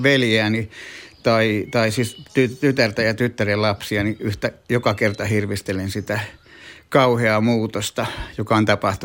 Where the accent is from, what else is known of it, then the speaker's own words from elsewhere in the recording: Helsinki, Uusimaa, Finland; born there; moved away as an adult; Tai ei varmaan vahinko, mutta Helsingissä. Lähdin töiden perässä heti, kun mä täytin 18